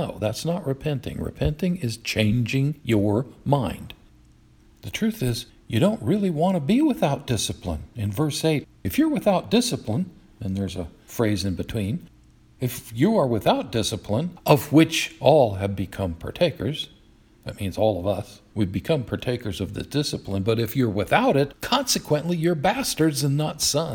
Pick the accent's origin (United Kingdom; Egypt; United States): United States; the North; also born or lived in South; I was born in the South, but raised up North. But my parents were nevertheless from the South.